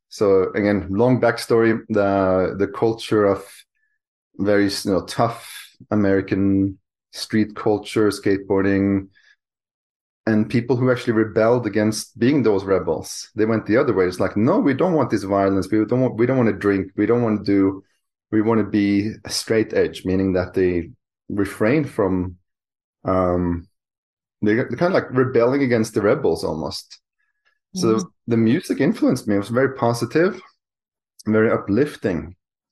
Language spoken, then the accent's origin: English; Norway; I grew up in Norway, and my family was very close to nature.